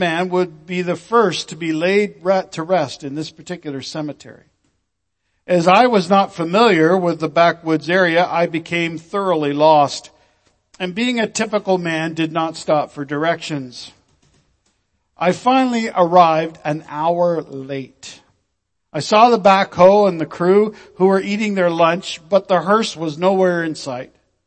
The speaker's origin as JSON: {"language": "English", "country": "Canada", "said": "And it's not because of my age or that I'm a white male or that I'm Canadian. It's because I'm a Baptist minister."}